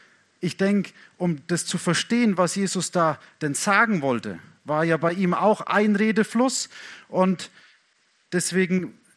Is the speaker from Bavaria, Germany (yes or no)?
yes; Ochsenfurt, Bavaria, Germany; ich bin hier oder ich komme aus Ochsenfurt